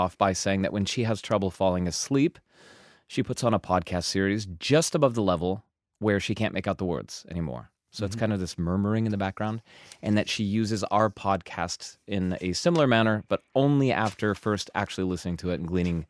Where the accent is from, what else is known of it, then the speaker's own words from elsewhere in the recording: Seattle, Washington, United States; And she's saying that because I'm from Seattle, from the greater Seattle area originally.